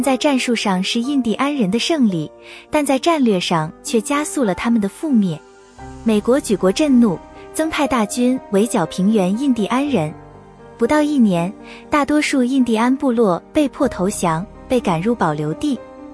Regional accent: New Zealand; 当北半球在享受最长白昼的时候，我们新西兰人正在拥抱最深的冬夜。

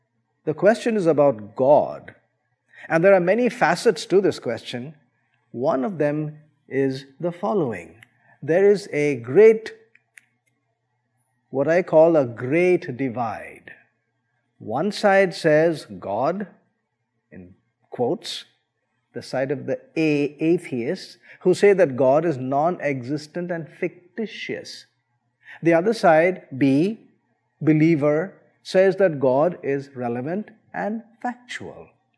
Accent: India; I was born and brought up in India, a land of tremendous diversity in language, culture, food, dress.

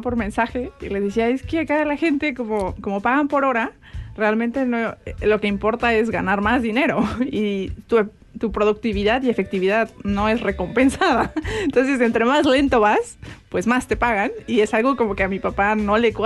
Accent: Mexico City, Mexico; De la Ciudad de México

